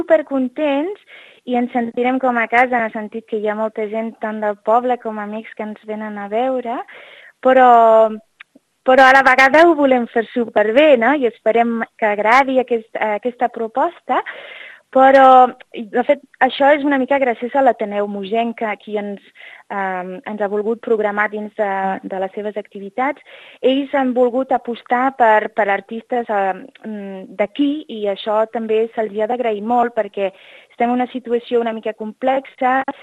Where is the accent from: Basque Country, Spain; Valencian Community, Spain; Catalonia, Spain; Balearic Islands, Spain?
Catalonia, Spain; Moja; és una ocasió ideal d'estrenar al meu poble. Llavors estem encara més emocionats perquè l'estrena serà a Moja